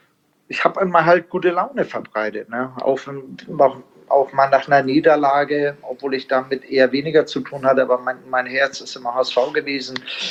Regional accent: Italy; accent: Hamburg; Ich sage, ich bin ja auch ein Italiener.

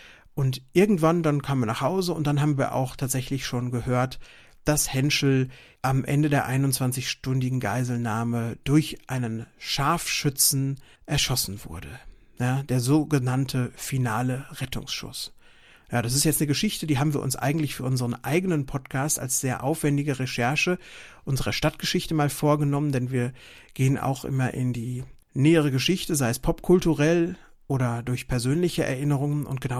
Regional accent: Lüdenscheid, North Rhine-Westphalia, Germany; etwas über ein Verbrechen in meiner Heimatstadt Lüdenscheid zu berichten, das sich in meiner Kindheit zugetragen hat.

